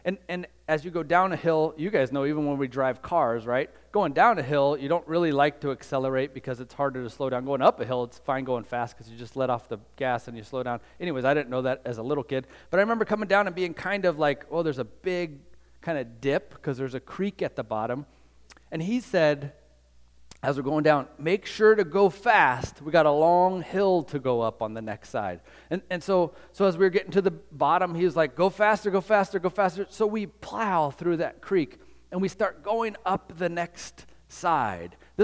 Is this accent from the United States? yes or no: yes; West Virginia, United States; I grew up in West Virginia. It's weird there. Very, very strange.